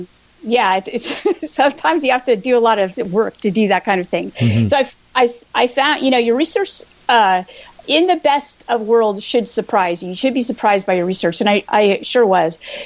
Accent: California, United States; So I grew up in California, and I went to undergraduate and graduate during the dot-com boom

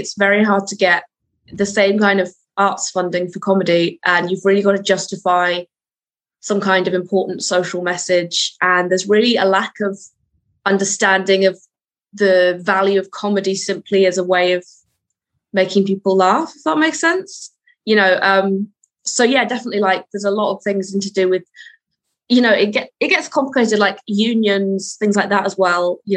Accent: Scotland, United Kingdom; I feel like I need to live up to a sort of expectation of what being Scottish means, and I feel like I never quite fulfill it because I'm immediately not I don't sound what people like how people expect when people think of Scotland.

